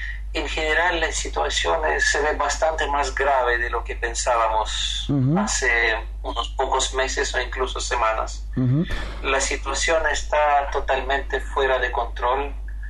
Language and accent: Spanish; Ukraine; Spanish is a second language; los acontecimientos en mi país, en Ucrania, se desarrollan por la misma lógica